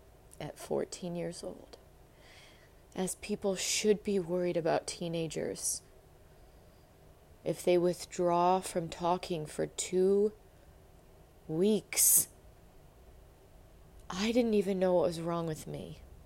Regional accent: United States; born there; I'm blessed that I was born in America.

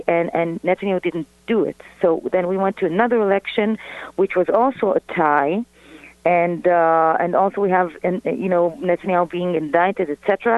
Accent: Israel; English is a second language; For the past 10 years, living in Israel, growing up in Israel, and loving Israel

